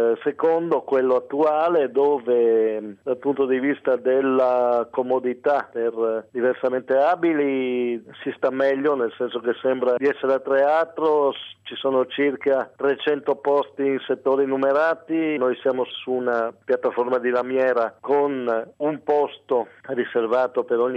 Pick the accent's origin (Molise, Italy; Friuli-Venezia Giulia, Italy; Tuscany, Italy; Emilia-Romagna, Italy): Friuli-Venezia Giulia, Italy; Cormons; born there; sono nato a Cormons, in provincia di Gorizia, il 2 giugno del 1968.